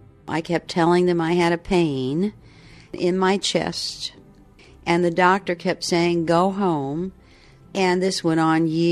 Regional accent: Washington, District of Columbia, United States; I'm from Washington, D.C. in the United States, the capital.

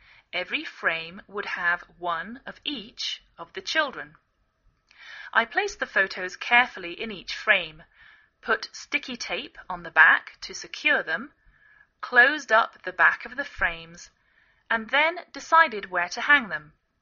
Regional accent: England, United Kingdom; now in United States

